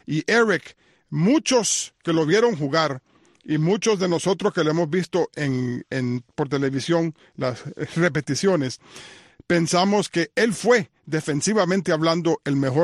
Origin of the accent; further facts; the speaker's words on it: Washington, District of Columbia, United States; yo me crié en Washington, D.C., que queda solamente a unos 60 kilómetros de Baltimore.